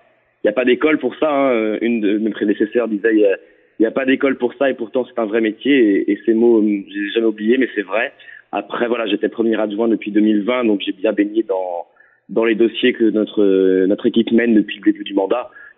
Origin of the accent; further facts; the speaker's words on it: Carantoir, Brittany, France; j'ai toujours habité à Carantoir, j'étais à l'école à Carantoir, au collège à Agassiz à côté, ou après au lycée à Puermel. Donc voilà, moi je suis de Carantoir, j'aime beaucoup ma commune.